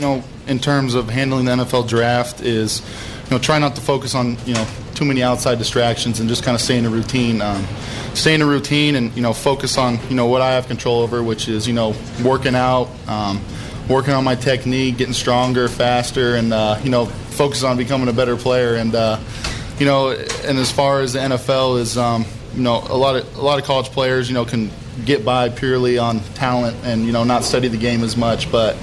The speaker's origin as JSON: {"language": "English", "town": "Corona", "region": "California", "country": "United States", "said": "I'm from a small city in Southern California, mm-hmm. Corona."}